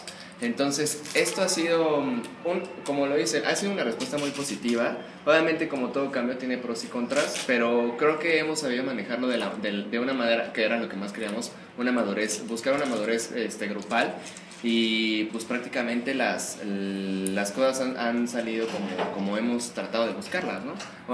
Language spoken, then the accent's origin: Spanish; Mexico; Somos mexicanos orgullosos